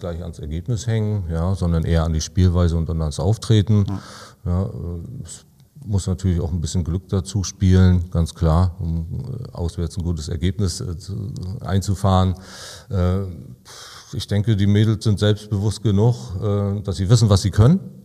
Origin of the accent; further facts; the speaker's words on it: Nossendorf, Mecklenburg-Vorpommern, Germany; Auf einem kleinen Dorf, Nossendorf, bei Demmin, da wo ich herkomme.